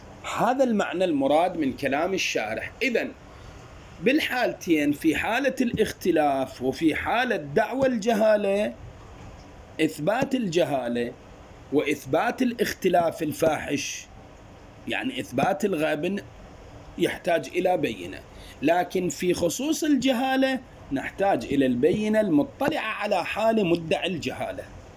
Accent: Erbil, Kurdistan Region, Iraq; قلت لهم لا أنا رجال من أربيل، يعني ما أعرف الأسعار هنا عندكم شيء.

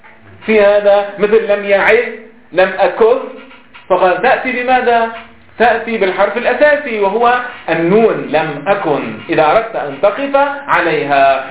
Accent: Lebanon; ها ليش عندنا في لبنان

